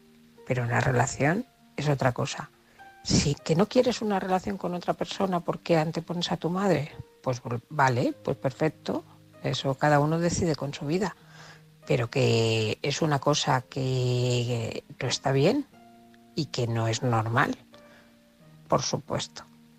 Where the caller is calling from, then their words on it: Barcelona, Catalonia, Spain; corresponsal de Barcelona.